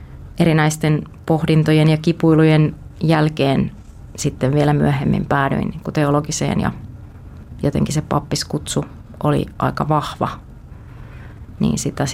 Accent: Lapua, South Ostrobothnia, Finland; Mä oon kasvanut Etelä-Pohjanmaalla, Lapualla ja oon perheen suus.

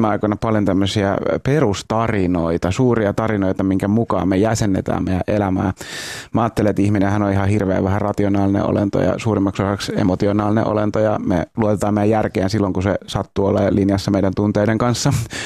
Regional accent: Helsinki, Uusimaa, Finland; mä oon helsinkiläinen, täällä syntynyt ja kasvanut.

